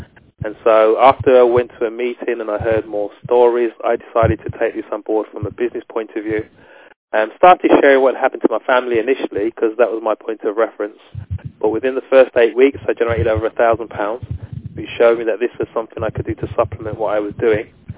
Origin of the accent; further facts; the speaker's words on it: Waltham Abbey, East of England, United Kingdom; I'm from Waltham Abbey in the UK.